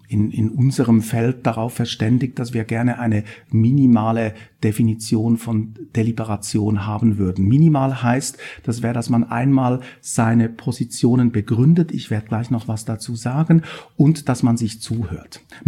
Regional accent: Switzerland; Ich komme aus der Schweiz, wo alles ausgehandelt wird.

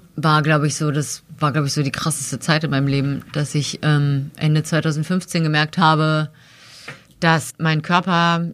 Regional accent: Berlin, Germany; Ich komme halt aus dem West-Berlin

